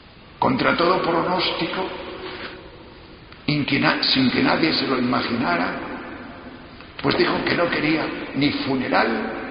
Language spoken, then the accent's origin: Spanish; Castile and León, Spain; Yo soy del norte de León, de montañas muy altas, de los picos de Europa.